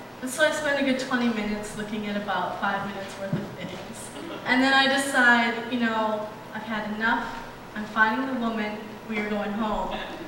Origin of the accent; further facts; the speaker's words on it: Minnesota, United States; Because I'm from Minnesota, and where I go to church at Pine Grove